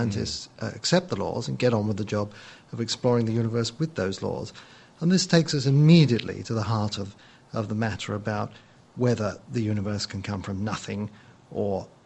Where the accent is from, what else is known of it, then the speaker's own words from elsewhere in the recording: London, United Kingdom; I grew up in North London in the austere post-war years where there wasn't a lot of fun going on.